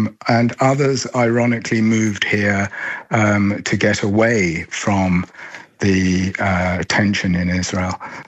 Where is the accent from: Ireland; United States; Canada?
Ireland; of course we're Irish citizens and residents. We have no say in what happens in another country far off.